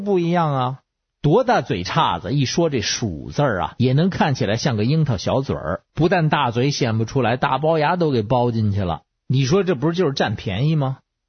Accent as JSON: {"language": "Chinese", "region": "Beijing", "country": "China", "said": "我是北京的…"}